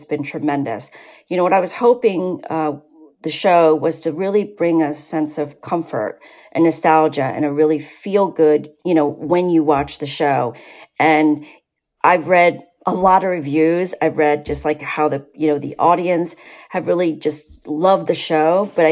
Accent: Vietnam; first language French/Vietnamese; English is a second language; now in United States; When we came from Vietnam, my mother, you know, we spoke French and Vietnamese. We did not speak English.

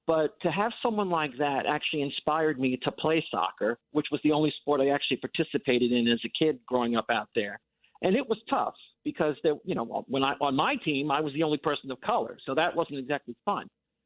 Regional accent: Long Island, New York, United States; I grew up on Long Island in the 70s.

